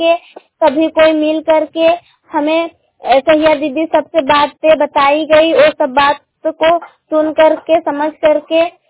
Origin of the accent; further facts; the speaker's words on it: Lunga, Jharkhand, India; पंचायत कलीगा की रहने वाली हूँ, गांव लूंगा।